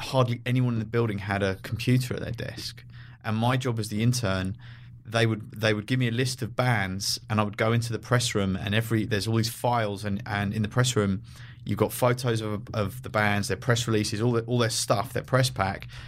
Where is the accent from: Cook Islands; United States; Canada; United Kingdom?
United Kingdom; London; I grew up in London.